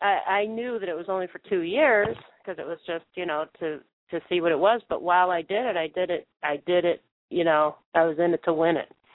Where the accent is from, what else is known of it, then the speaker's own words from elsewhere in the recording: United States; But they didn't hate me just for being American over there.